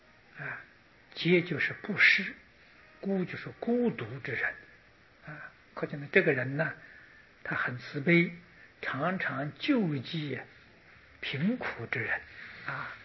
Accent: China; 所以我们中国人叫它做五天竺啊

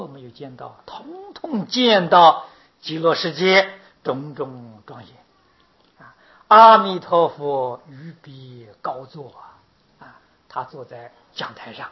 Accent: China; 我们中国人听释迦牟尼佛用中国话讲的啊

